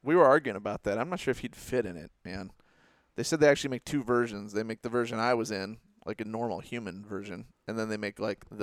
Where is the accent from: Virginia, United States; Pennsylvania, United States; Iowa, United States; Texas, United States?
Iowa, United States; Ames; I think my wife grew up the same way. We grew up in the same town. We're both from Ames